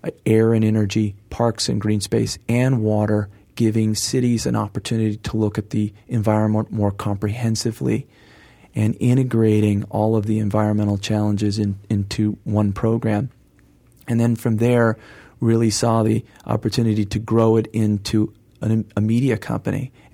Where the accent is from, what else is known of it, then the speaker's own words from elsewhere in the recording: Manhattan Beach, California, United States; growing up in Manhattan Beach, California, where, much to my parents' chagrin, I spent far too much time surfing.